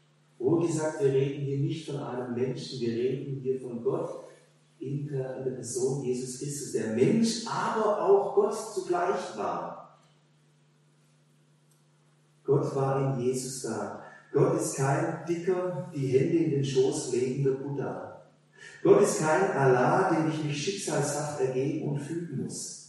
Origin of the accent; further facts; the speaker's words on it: Hemmingen, Germany; In Hemmingen, wo ich herkomme